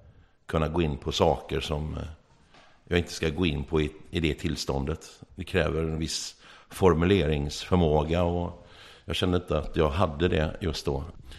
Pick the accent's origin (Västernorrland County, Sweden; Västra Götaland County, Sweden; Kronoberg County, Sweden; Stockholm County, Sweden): Västra Götaland County, Sweden; Askim; also born or lived in Uppsala / Söderhamn / Västerås / Borås; Jag började i Uppsala, hoppade till Söderhamn, Västerås, Borås. Slutligen i Askhem, eller Askim, utanför Göteborg, där jag har vuxit upp vid Askims Badet nedanför Göteborg. Ja, en badort.